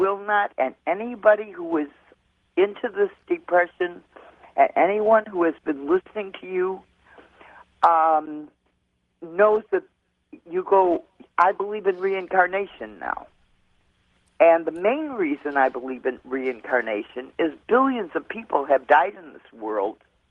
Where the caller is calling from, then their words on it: Glendale Heights, Illinois, United States; I'm calling from Glendale Heights, Illinois.